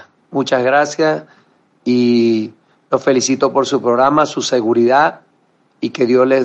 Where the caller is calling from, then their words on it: Venezuela; de Venezuela